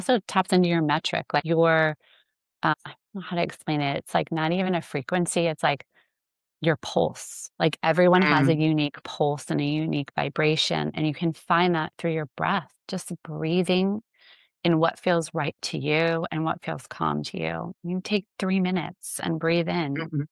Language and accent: English; Pennsylvania, United States; Like when I was a little kid, we grew up in Pennsylvania in a small town. Our house was like 200 years old